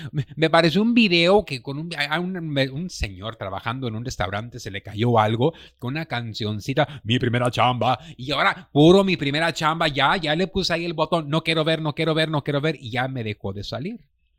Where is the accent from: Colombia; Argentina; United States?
United States; born there; mi generación, yo tengo 45 años de edad, mi generación, la primera que nacimos en Estados Unidos, no queríamos regresar a México ni aunque nos pagaras.